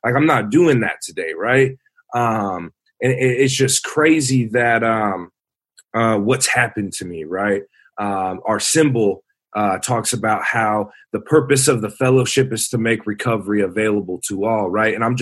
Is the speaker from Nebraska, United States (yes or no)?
yes; Lincoln, Nebraska, United States; I'm from Lincoln, Nebraska. I was born and raised there, you know, raised by young ass parents.